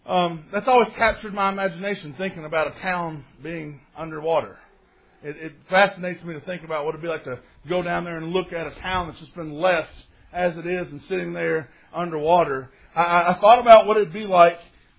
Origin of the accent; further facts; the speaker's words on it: Morehead, Kentucky, United States; Where I grew up in Moorhead, there's a lake there called Cavern Lake.